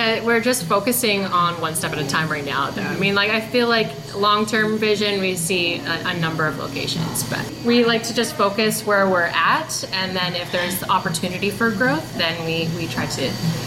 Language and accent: English; Salmon Arm, British Columbia, Canada; also born or lived in Vancouver; So we grew up in Salmon Arm, so this is like our hometown.